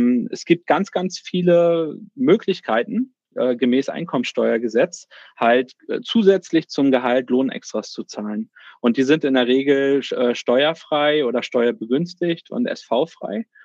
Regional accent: Neubrandenburg, Mecklenburg-Vorpommern, Germany; born there; also born or lived in Berlin; Gründer und Geschäftsführer von PXtra. Gebürtig aus Mecklenburg-Vorpommern, Neubrandenburg, um genauer zu sein, also kein gebürtiger Rostocker. Ich habe so einen kleinen Schlenkerle von 10 Jahren nach Berlin gemacht, also fürs Studium damals hingezogen

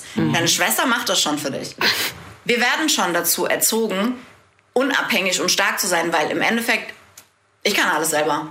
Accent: Tunisia; gerade so aus meinem Kulturkreis, ich komme aus Tunesien

